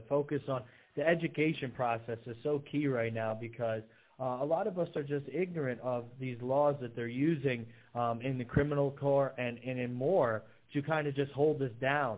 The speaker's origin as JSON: {"language": "English", "region": "New York", "country": "United States", "tie": "born or raised there", "said": "just get a march into my home state of New York and kidnap me without an extradition"}